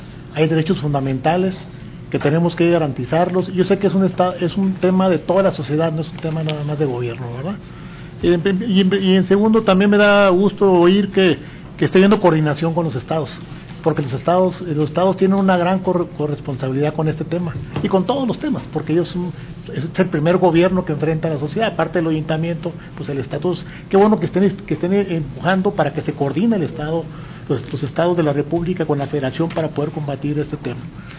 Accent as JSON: {"language": "Spanish", "region": "Baja California", "country": "Mexico", "said": "Yo soy de Baja California y ha repuntado la delincuencia grandemente."}